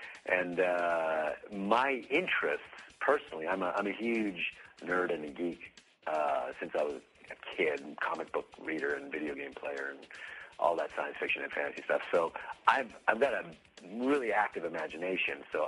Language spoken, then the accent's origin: English; Canada; born there; I'm born in Canada, so I'm a Canadian-born artist of mixed ethnicity, a little Persian Indian and Lebanese in me.